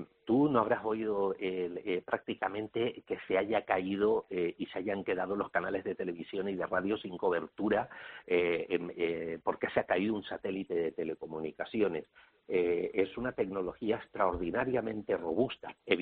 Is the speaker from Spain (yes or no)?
yes; Canary Islands, Spain; moved away; yo como canario que ha vivido tantos años fuera de su tierra